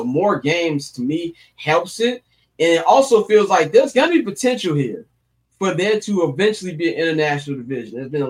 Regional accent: United States; I think a lot of Americans, sometimes we go to these other countries and we think just because we're American that it don't go down in other countries

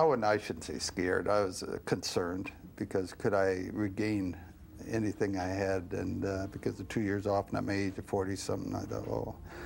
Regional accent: Saskatoon, Saskatchewan, Canada; maybe it out back out in my hometown of Saskatoon or some small area

